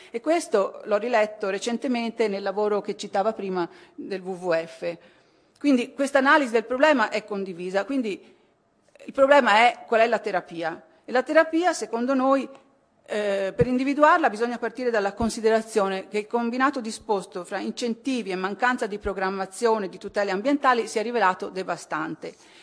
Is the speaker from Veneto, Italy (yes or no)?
yes; Belluno, Veneto, Italy; Io vengo da Belluno